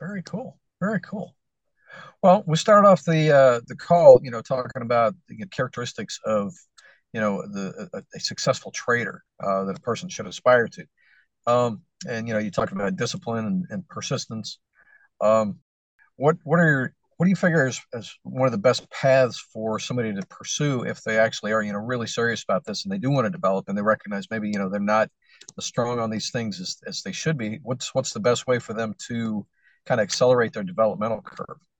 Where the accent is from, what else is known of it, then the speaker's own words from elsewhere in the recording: United States; being an American living here in America, if I just talk to Americans, I'm always just only going to get this perspective.